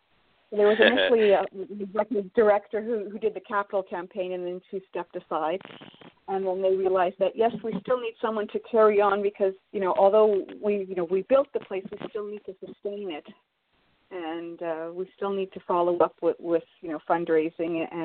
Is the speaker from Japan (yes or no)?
no; Toronto, Ontario, Canada; also born or lived in Ottawa; growing up in Toronto and Ottawa.